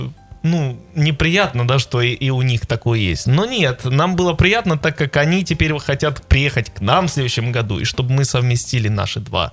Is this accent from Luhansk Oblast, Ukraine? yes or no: yes; Luhansk, Luhansk Oblast, Ukraine; а тут я из Луганска такой.